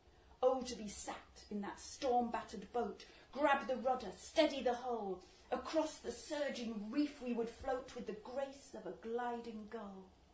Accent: York, Yorkshire and the Humber, United Kingdom; I come from York, York voted Remain

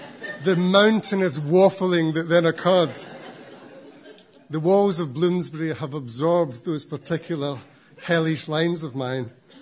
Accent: Scotland, United Kingdom; I'm from Scotland myself

